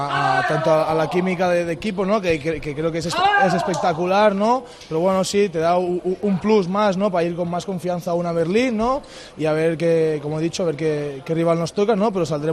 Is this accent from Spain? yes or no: yes; Spain; somos de España